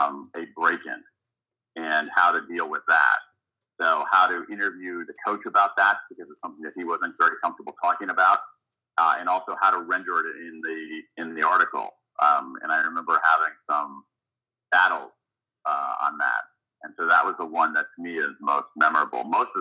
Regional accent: Columbus, Ohio, United States; Where I grew up in Columbus, Ohio, where I went to, my family and I lived about two blocks away from a local public school

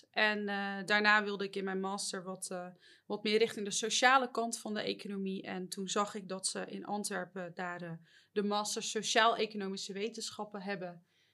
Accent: Netherlands; En dan kom je als Hollander nog wel eens goed mee weg. Want over het algemeen durf je als Nederlander wel wat meer te vragen

